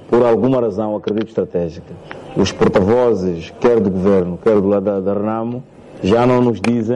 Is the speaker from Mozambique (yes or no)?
yes; Mozambique; E nós, como moçambicanos, sedentes da paz